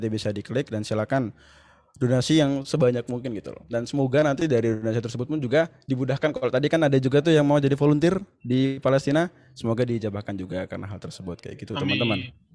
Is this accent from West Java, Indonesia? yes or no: yes; Bekasi, West Java, Indonesia; Oh Bekasi, saya juga dari Bekasi BTW